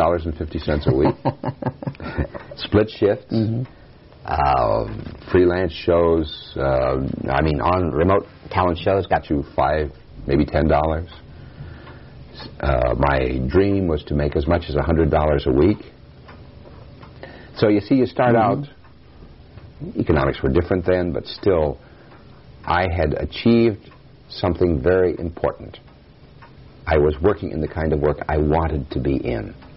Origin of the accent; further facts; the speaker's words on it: Colorado, United States; also born or lived in Cheyenne; now in Chicago, United States; I was born in Cheyenne, Wyoming, and raised on a cattle ranch in Colorado.